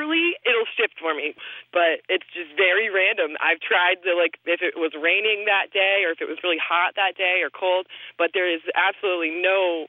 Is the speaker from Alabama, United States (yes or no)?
no; Canterbury, Connecticut, United States; I'm from Canterbury, Connecticut.